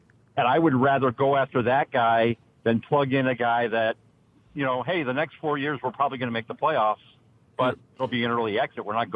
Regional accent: Murfreesboro, Tennessee, United States; Murfreesboro, Tennessee.

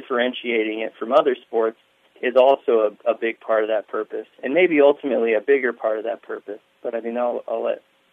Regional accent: Pacific Northwest, United States; I'm a Seahawks fan. I'm from the Northwest.

